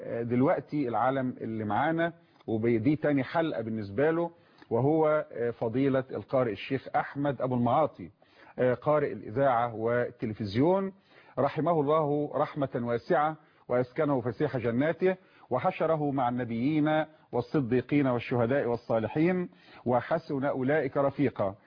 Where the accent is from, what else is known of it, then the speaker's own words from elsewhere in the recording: Egypt; كلمة عندنا كمصريين بنقولها دايما ربنا يسهل،